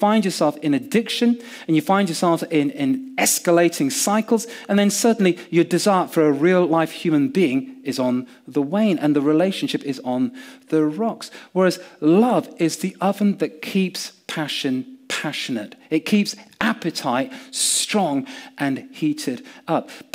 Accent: Yorkshire and the Humber, United Kingdom; Our family, that side, we're all from Yorkshire.

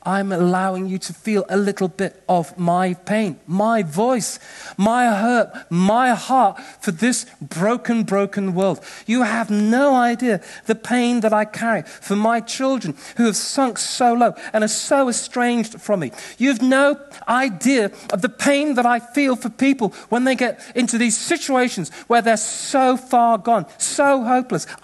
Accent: England, United Kingdom; I'm so sorry, I'm English.

